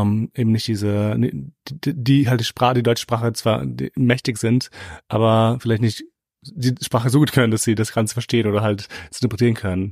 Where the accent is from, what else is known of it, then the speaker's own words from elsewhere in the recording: Kosovo; now in Germany; weil wir sind aus dem Kosovo.